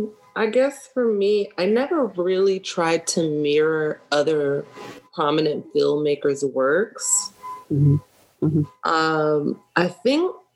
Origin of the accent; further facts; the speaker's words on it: Maryland, United States; now in Chicago, United States; Yeah, I am from Maryland. Originally, I was born there. I graduated high school there.